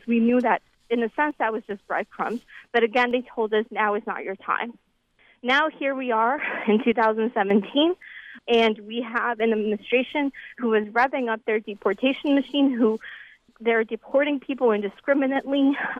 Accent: New York, United States; So I come from New York, and when people think of New York, they think of New York City and its, you know, welcoming policies towards immigrants. But I grew up right outside of New York in Westchester County

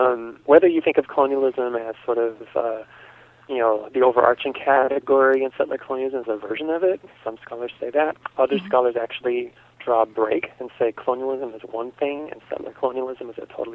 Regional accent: United States; now in Canada; And I come from the United States

